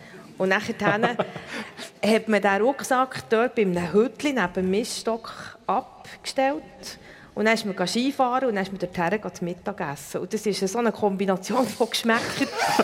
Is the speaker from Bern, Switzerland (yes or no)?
yes; Bern, Switzerland; ich bin halt hier in Bern aufgewachsen, mit in der Stadt drin.